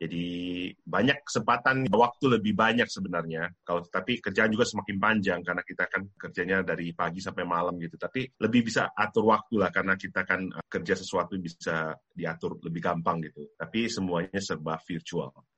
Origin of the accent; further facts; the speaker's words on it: Makassar, South Sulawesi, Indonesia; also born or lived in Malang, Indonesia; asalnya dari Makassar, kemudian pernah sekolah di Jawa Timur, tepatnya di Kota Malang.